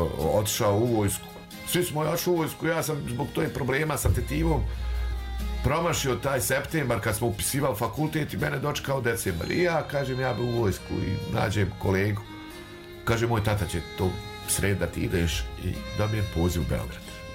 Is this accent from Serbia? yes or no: no; Banja Luka, Republika Srpska, Bosnia & Herzegovina; ja sam odrastao tu u Novoj Varoši